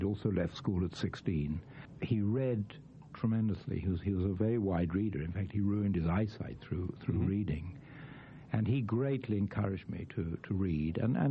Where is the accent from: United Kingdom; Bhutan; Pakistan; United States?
United Kingdom; London; born there; I was born in London. I'm one of the very few people who was both conceived and born during the 10-month reign of King Edward VIII.